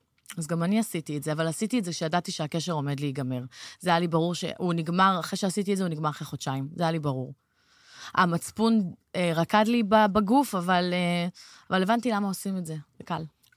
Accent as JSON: {"language": "Hebrew", "town": "Herzliya", "region": "Tel Aviv District", "country": "Israel", "tie": "born or raised there", "said": "בת 33, מהרצליה. גדלתי תמיד בהרצליה."}